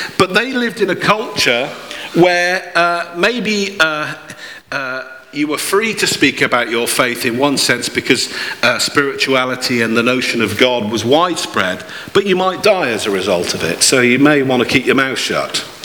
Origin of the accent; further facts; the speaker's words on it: England, United Kingdom; we're also English. I know some of you would love to be English. I mean British. We're British.